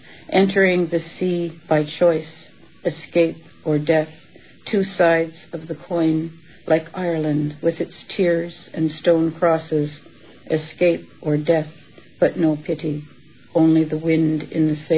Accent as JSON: {"language": "English", "country": "Canada", "tie": "born there", "said": "I was born in Canada, and my Celtic connections, both Scottish and Irish, came from my father's side of the family."}